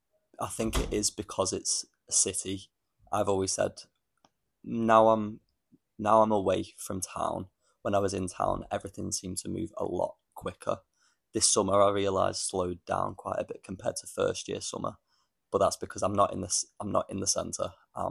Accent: Blackpool, North West England, United Kingdom; Yeah, I am from Blackpool, but yeah, I'm not Scouse, and I never will be.

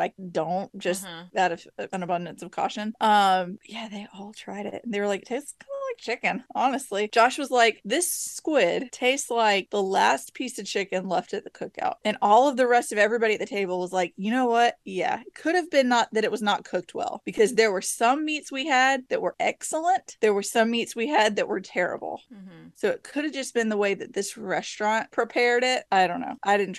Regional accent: the South, United States; Growing up in the South near Barrier Islands, they're like a 2-3 hour drive.

